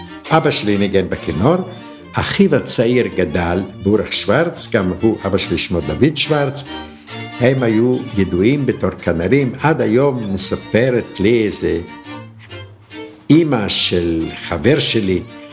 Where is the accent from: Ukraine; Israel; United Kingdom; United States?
Ukraine; Vashkivtsi, Chernivtsi Oblast; אבא שלי ואחיו בנו בית בעיירה ושקאוץ על יד צ'רנוביץ. ולמעשה, אני גדלתי ואני רואה את עצמי כאיש ושקאוץ